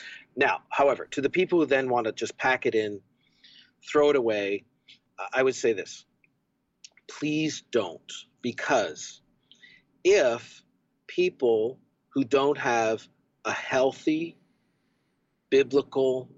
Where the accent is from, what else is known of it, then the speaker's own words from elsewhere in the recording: Canada; now in United States; As a Canadian, the sort of single issue politics of abortion in the United States has just always befuddled me.